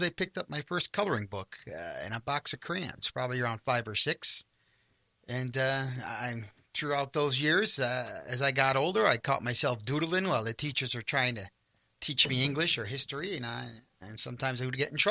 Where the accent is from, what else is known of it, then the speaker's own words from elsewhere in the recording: Torrington, Connecticut, United States; I love my hometown. So that was a combination of my big character coming through downtown Torrington